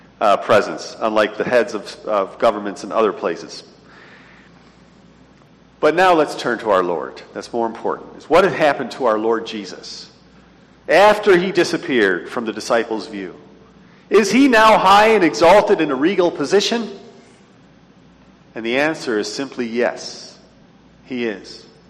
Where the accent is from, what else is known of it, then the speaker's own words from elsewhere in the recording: United States; And as an American, of course, I do turn and yawn in a way because I'm an American, you know.